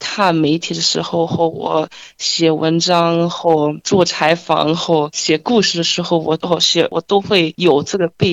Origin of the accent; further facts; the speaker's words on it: Australia; 因为我从小到大一直住在澳洲，所以澳洲的文化我很熟悉。但是我觉得虽然我在澳洲，我旁边都是中国人，就是和我一样的出生在澳洲，但是有中国背景，